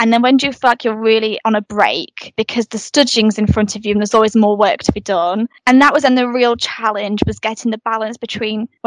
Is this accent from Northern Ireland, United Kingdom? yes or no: no; Yorkshire and the Humber, United Kingdom; now in London, United Kingdom; So I relocated from Yorkshire to London to do my SIPPA apprenticeship. You know, it was quite hard to get time to come home